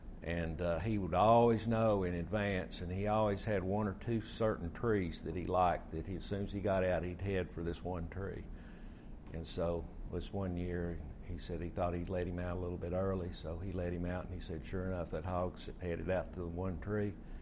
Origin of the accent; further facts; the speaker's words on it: Knoxville, Tennessee, United States; I grew up in Knoxville, which is, you know, about probably 10, 15 miles from Seymour